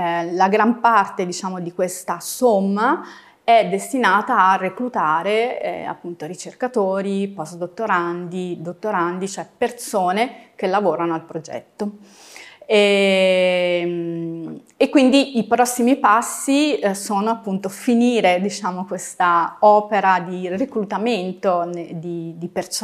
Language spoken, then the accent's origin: Italian; Turin, Piedmont, Italy; Io vengo da Torino, ma perché ho scelto Trento?